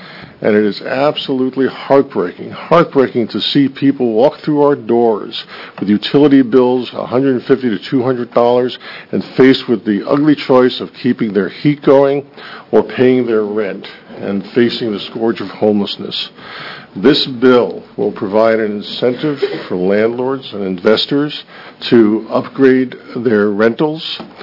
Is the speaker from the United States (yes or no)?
yes; Roseburg, Oregon, United States; I'm from Roseburg, Oregon.